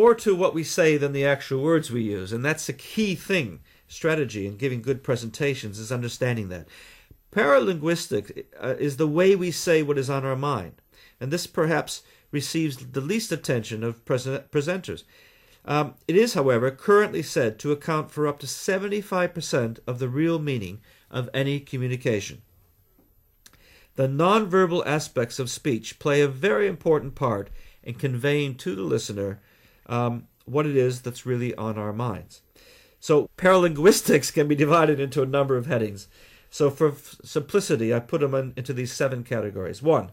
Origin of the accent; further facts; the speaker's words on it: Canada; accent: mid-Atlantic; If you look at my accent, for instance, you would say, well, it's somewhere between mid-Atlantic, somewhere between English and Canadian. I am indeed Canadian, by the way.